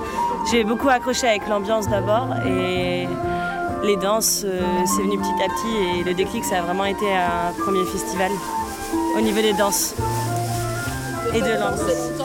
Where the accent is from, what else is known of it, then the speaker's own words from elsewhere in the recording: Paris, Île-de-France, France; Je viens de Paris.